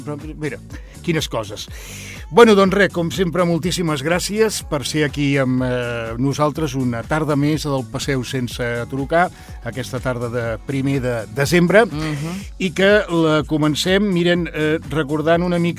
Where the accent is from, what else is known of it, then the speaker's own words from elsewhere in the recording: Escaldes, Escaldes-Engordany, Andorra; perquè jo sóc d'Escaldes. Bueno, de fet, sóc de... Sí, d'Escaldes, sí.